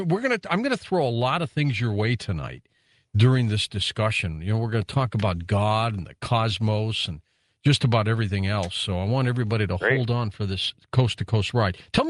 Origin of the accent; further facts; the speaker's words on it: Detroit, Michigan, United States; Well, Detroit's my hometown. I was born there.